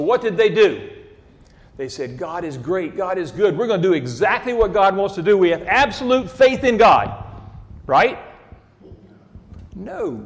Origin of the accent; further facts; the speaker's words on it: Savannah, Georgia, United States; I grew up in Savannah. We had a little 14-foot tri-hull boat, and we went out fishing.